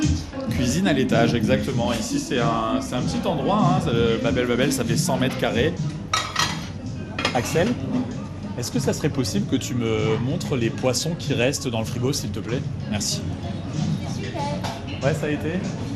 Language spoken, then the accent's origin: French; Nice, Provence-Alpes-Côte d'Azur, France; je suis niçois, copropriétaire du restaurant Babel Babel.